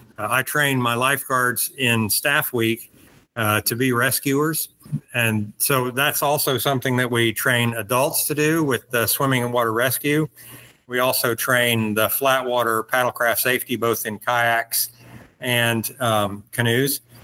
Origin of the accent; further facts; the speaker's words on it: Florida, United States; I grew up in Florida, surrounded by water, of course. Eagle Scout, class of 1976.